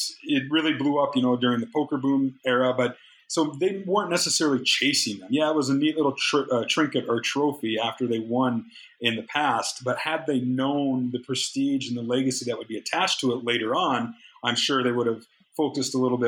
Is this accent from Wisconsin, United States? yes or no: yes; Wisconsin, United States; So I am from Wisconsin, as Phil Hellmuth is. He was from Madison. I grew up about an hour north of Madison, so not too far.